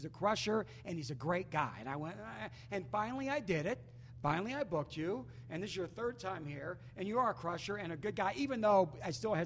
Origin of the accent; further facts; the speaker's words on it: Charleston, South Carolina, United States; moved away; But I'm not from here either. I'm mm-hmm. from South Carolina. I was raised in Charleston, and I remember that when I came to Utah